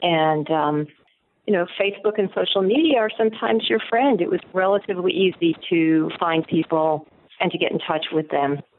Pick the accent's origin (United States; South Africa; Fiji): United States; New Jersey; I've known Mike since I started racing, because I'm from New Jersey.